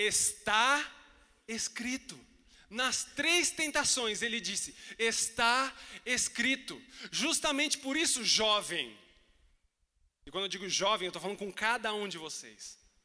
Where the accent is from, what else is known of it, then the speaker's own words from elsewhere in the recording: Chile; now in Brazil; Eu nem devia estar no Brasil, eu sou chileno, nem deveria estar aqui no Brasil. Meus pais que me trouxeram